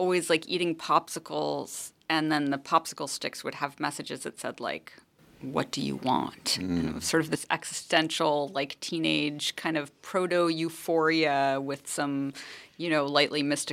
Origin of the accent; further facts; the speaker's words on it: Missoula, Montana, United States; So I grew up in Missoula, Montana, and I think it's a town that is somewhat of a cousin to Iowa City in the sense that it's a college town that is full of writers.